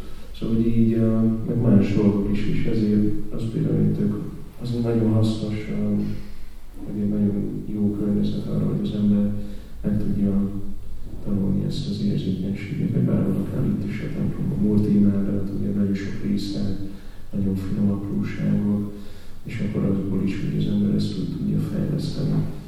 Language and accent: Hungarian; Hungary; Hogy igazából milyen szerencsések vagyunk, mert most itt megszülettünk Magyarországon, felnőttünk